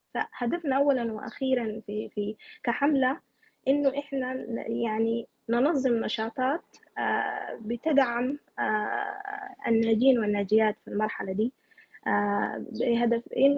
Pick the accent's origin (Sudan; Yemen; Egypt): Sudan; وأنا سوداني